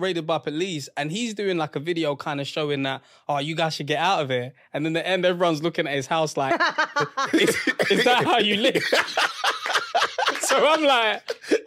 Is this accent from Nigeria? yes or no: yes; Nigeria; Yeah, we're Nigerian.